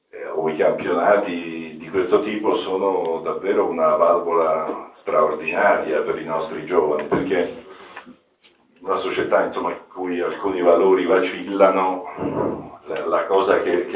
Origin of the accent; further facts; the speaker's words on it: Umbria, Italy; io sono umbro, per cui sono confinante